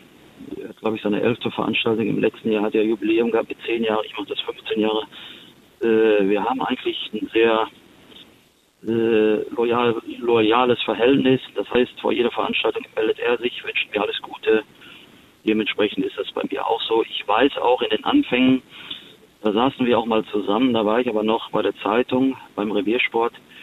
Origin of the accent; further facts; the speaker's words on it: North Rhine-Westphalia, Germany; Ich bin ein Kind des Ruhrgebiets.